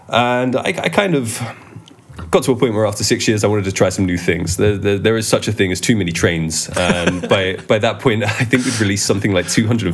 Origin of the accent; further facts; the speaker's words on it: Gillingham, South East England, United Kingdom; Yes, I am indeed. Yeah, I was born in Gillingham.